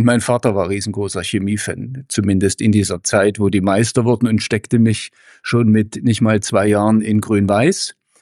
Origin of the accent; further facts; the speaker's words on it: Leipzig, Saxony, Germany; now in Dresden, Germany; ich bin am Stadtrand von Leipzig groß geworden. Das war eine gute Mischung, die mir eigentlich bis heute gefällt. Auch heute lebe ich am Stadtrand, allerdings in Dresden.